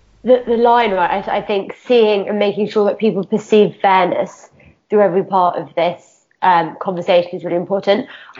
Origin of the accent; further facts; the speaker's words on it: United Kingdom; I'm a woman, I'm a British Pakistani, and like those bits are parts of my identity